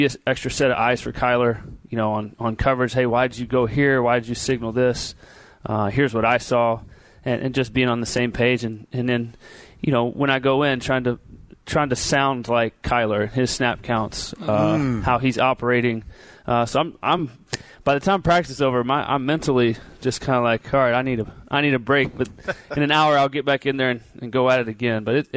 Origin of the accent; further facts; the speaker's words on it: Texas, United States; But again, I'm from Texas.